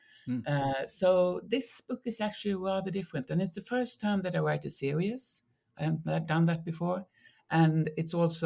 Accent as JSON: {"language": "English", "town": "Malmö", "region": "Skåne", "country": "Sweden", "tie": "born or raised there", "lives_now": "Stockholm, Sweden", "said": "I mean, I'm from everywhere in Sweden. I was born in Malmö, as you say, but I live in Stockholm now, and I have my country house in this part that I write about in the north, and my mother is from even further up north"}